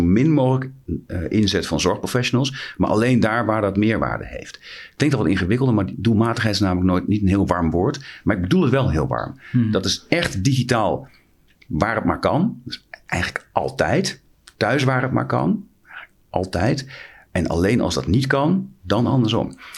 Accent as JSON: {"language": "Dutch", "town": "Haaksbergen", "region": "Overijssel", "country": "Netherlands", "tie": "born or raised there", "said": "En ik ben zelf opgegroeid in Haaksbergen, vlakbij de Duitse grens."}